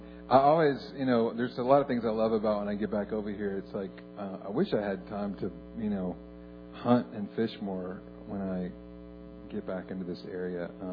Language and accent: English; Houston, Texas, United States; also born or lived in Dallas; When I was 16 years old, we moved from Houston, Texas, to Dallas, Texas.